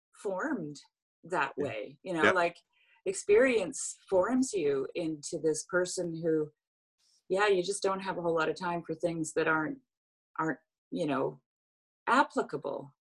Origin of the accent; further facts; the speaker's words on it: Canada; also born or lived in Switzerland; of self-sustaining for about 22 years living in Canada. We moved from Switzerland. My husband is Swiss. I'm Canadian.